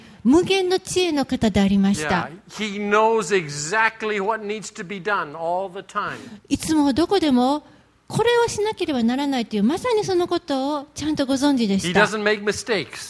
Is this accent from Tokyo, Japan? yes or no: yes; Tokyo, Japan; 東京から来ましたって言うんですね